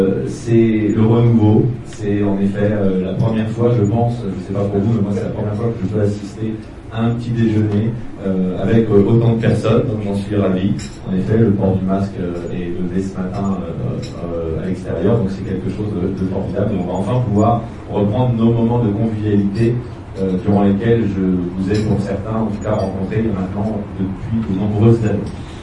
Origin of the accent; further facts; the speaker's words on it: Paris, Île-de-France, France; je suis avant tout parisien. Je suis natif de Paris. Je suis très fier d'être né à Paris.